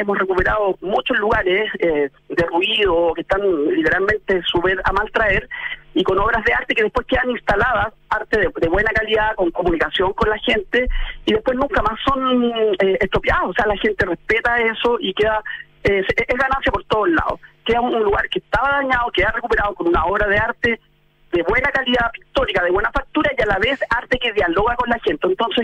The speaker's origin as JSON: {"language": "Spanish", "region": "Valparaíso", "country": "Chile", "tie": "born or raised there", "said": "cuando uno vivió ahí, cuando chico, en Valparaíso"}